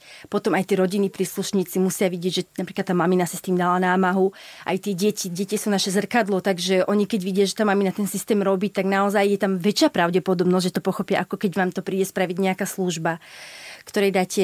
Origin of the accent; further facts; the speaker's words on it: Považská Bystrica, Trenčín Region, Slovakia; bo je to moje rodné mesto